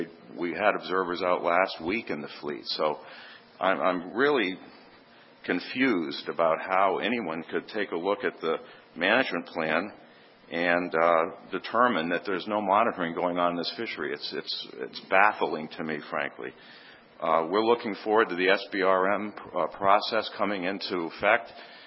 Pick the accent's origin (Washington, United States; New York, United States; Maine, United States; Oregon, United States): Maine, United States; Portland; from Portland, Maine.